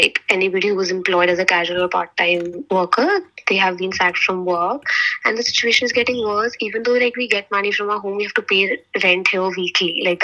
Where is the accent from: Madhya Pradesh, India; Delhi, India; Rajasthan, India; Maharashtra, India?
Delhi, India; New Delhi; English is a second language; I come from New Delhi, touch wood. I come from a very good background.